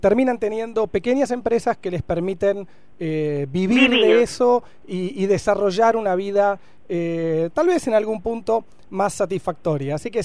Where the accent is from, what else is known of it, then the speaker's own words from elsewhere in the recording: Argentina; para mí, como argentino y como profesor de negocios